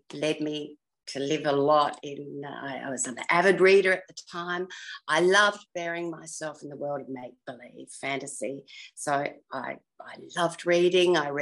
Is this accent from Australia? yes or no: yes; Adelaide, South Australia, Australia; In Adelaide, Australia. I grew up in a very loving environment, but it wasn't the easiest.